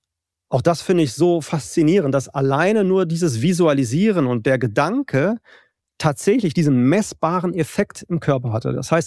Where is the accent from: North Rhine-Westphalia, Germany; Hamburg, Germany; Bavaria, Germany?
North Rhine-Westphalia, Germany; Essen; Es gibt auch da noch aus meinem Heimatort von der Uniklinik Essen eine interessante Untersuchung.